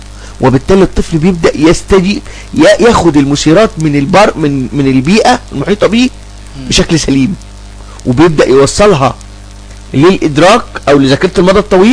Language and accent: Arabic; Upper Egypt, Egypt; ما كانش في فتره سابقه ما كانش منتشر عندنا مثلا محلات بتبيع سندوتشات همبرجر وبيتزا، وما كانش منتشر عندنا في الصعيد. دلوقتي منتشر الحمد لله.